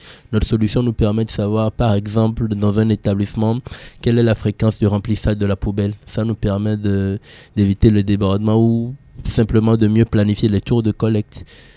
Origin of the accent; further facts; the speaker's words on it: Togo; Chez nous en Afrique, les écoles produisent beaucoup de déchets. On n'a pas idée. Au Togo, c'est 900 tonnes de déchets qui sont brûlés chaque jour.